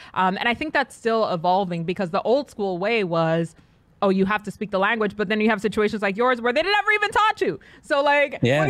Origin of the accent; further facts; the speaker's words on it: New York, United States; first language Spanish; English is a second language; also born or lived in Santo Domingo, Dominican Republic; But Spanish was my first language. The first 3 years of my life were spent in Santo Domingo. And it's funny because there is that duality, right? Like in New York, everyone's like, oh, she's hella Dominican.